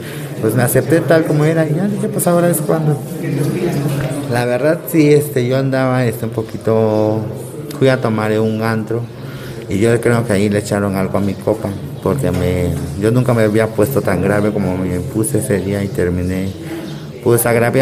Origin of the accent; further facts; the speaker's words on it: Playa Vicente, Veracruz, Mexico; Tengo 25 años, soy de Playa Vicente, Veracruz.